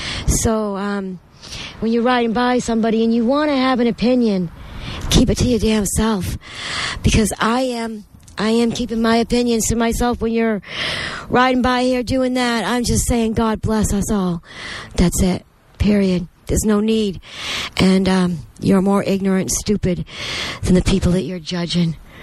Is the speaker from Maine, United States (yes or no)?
yes; Maine, United States; because I was from Maine, East Coast. I was fresh meat.